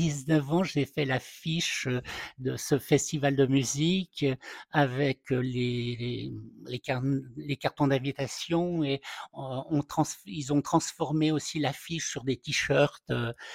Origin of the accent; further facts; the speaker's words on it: Reims, Grand Est, France; born there; parce que je suis né à Reims, donc ça me touche beaucoup